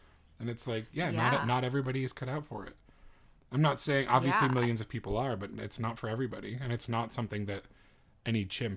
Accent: United States; we're biased because we grew up in America where tipping is the custom.

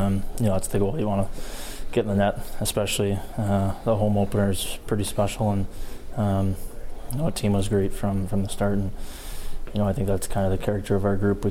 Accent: United States; being an American, a fellow old teammate

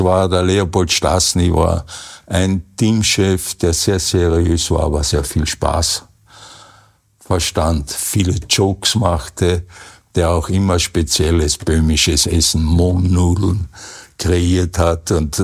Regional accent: Klagenfurt, Carinthia, Austria; born there; Ich wurde in Klagenfurt geboren am 25.02.1948

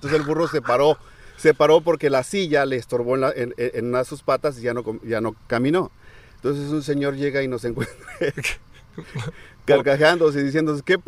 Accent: Tecuitaco, Michoacán, Mexico; born there; Nací en Michoacán, Tecuitaco, Michoacán.

